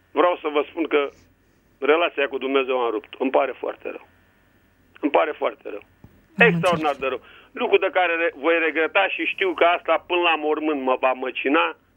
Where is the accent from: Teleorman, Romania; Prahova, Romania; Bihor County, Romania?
Teleorman, Romania; din Telorman.